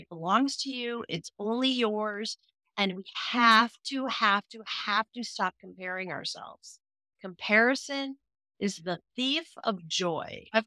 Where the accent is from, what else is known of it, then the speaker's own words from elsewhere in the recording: Half Moon Bay, California, United States; I came from Half Moon Bay